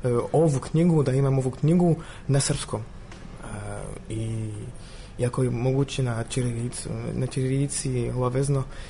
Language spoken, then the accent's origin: Serbian; France; Serbian is a second language; Ja sam Francuz, studiram u Parizu na Sorboni.